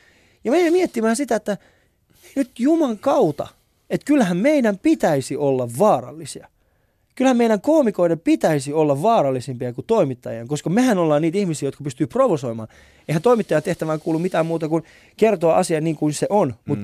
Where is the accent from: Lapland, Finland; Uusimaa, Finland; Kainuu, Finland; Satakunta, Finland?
Uusimaa, Finland; Vantaa; siis mä oon kasvanut siis Koivukylään. Mä oon hengailu eniten Koivukylässä, koska se on ollut se paikka niin kuin lähellä sitä Havukoskea. Niin Vantaan Koivukylässä, niin hengailu siellä.